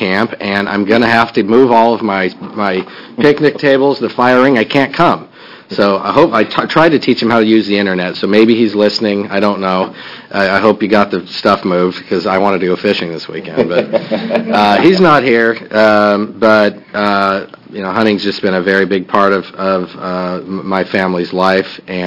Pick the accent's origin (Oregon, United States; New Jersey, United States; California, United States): Oregon, United States; Coos Bay; I'm from Salem. I'm a representative from Salem. I grew up in Coos Bay. It's where my dad also grew up. My family's been in Oregon since 1850.